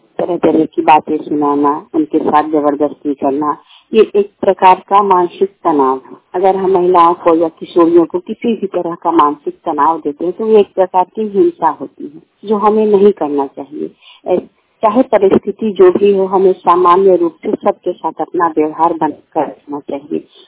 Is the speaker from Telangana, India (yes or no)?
no; Bihar, India; मैं वैशाली जिले की रहने वाली हूँ।